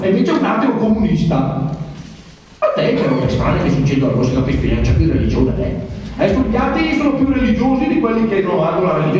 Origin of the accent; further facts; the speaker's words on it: Brescia, Lombardy, Italy